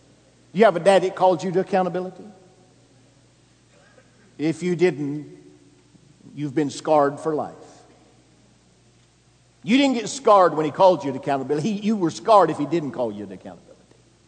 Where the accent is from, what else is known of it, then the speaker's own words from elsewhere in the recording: Alabama, United States; Now, where I grew up in Alabama, you didn't add rooms, you added a trailer.